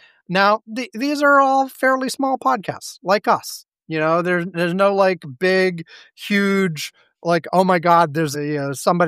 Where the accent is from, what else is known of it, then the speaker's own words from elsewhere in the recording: Michigan, United States; We are from West Michigan, and we are best friends who have had a love for the things that go bump in the night for years.